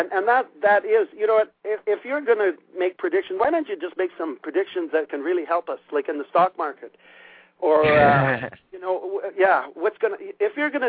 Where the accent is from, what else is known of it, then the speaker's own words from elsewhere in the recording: Canada; because I'm from Canada